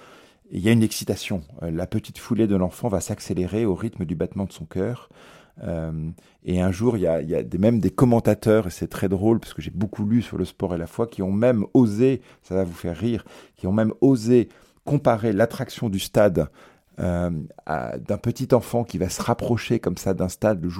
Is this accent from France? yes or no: yes; Rennes, Brittany, France; moved away as an adult; also born or lived in Bordeaux / Marseille; now in Paris, France; j'ai vécu à Marseille, je survis à Paris, mais le club de mon cœur est le Stade Rennais, là où j'ai grandi jusqu'à 18 ans.